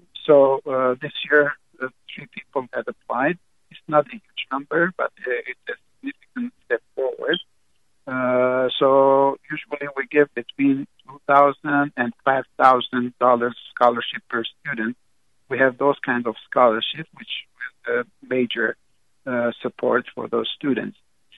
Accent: Lebanon; I was born and grew up in Lebanon. I attended Armenian schools through high school

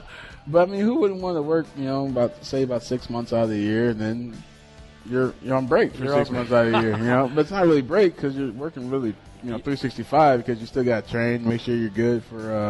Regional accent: St. Louis, Missouri, United States; Definitely not a Cubs fan. I'm from St. Louis

